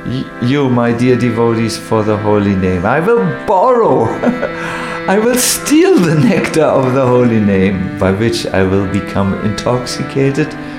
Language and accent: English; Germany; English is a second language; I'm sorry, I'm from Germany. I cannot... We like to talk with words that have meaning.